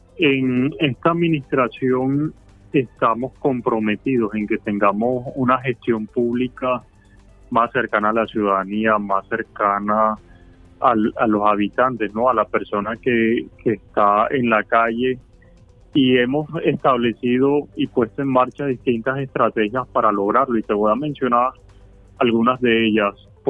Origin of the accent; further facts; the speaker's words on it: Colombia; yo creo que es un recurso que nos puede unir como colombianos